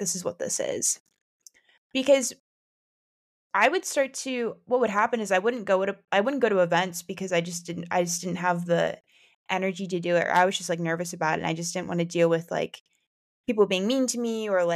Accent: United States; I'm from the US, which you could probably hear from my accent

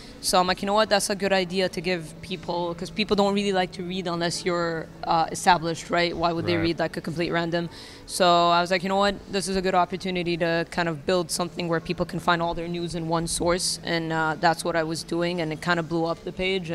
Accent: Egypt; I was never really eligible growing up in Egypt because I'm not Egyptian.

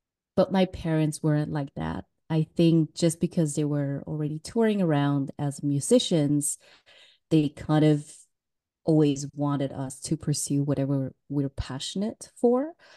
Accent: Switzerland; So I'm originally from Korea, but I was born and raised in Switzerland.

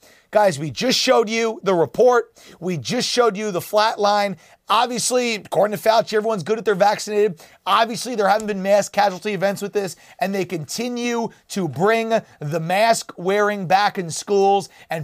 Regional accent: New Jersey, United States; So guys, we're going to start out here, my home state of New Jersey.

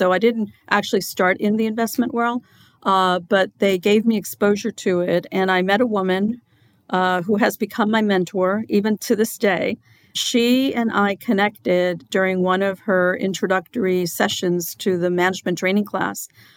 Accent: New York City, New York, United States; also born or lived in Long Branch, New Jersey; Well, I actually grew up in New York City in the Bronx. After a while, my dad got a job in New Jersey. So he moved the whole family to Long Branch, New Jersey. So I finished going to high school there.

